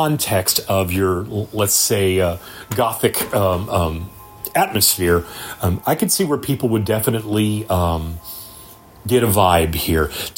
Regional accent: San Antonio, Texas, United States; the Haunted Dollhouse Museum right here in my hometown of San Antonio, Texas.

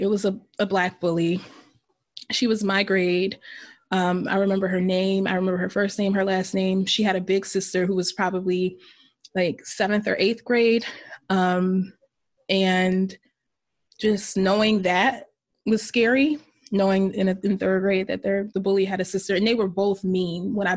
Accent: Philadelphia, Pennsylvania, United States; I grew up in South Philadelphia, and it can be a very diverse community, South Philly

